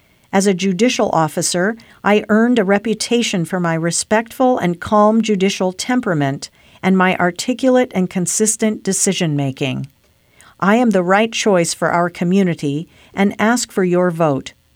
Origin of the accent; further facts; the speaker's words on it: Washington, United States; Born and raised in Grant County, I am motivated by integrity, perseverance, and my love for community and family. I have been fortunate to raise my children in Grant County